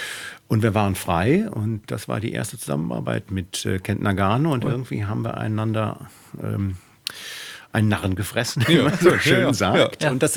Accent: Solingen, North Rhine-Westphalia, Germany; ich komme aus Solingen

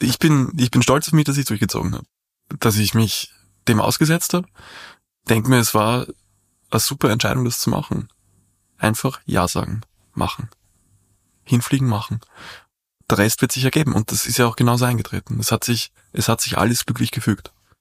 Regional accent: Vienna, Austria; ist man als Wiener nicht so gewöhnt.

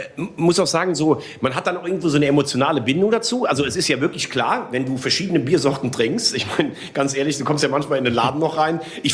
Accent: Rhineland-Palatinate, Germany; Was ich empfehlen kann aus meiner Heimat, ist die Vulkanbrauerei in Mendig

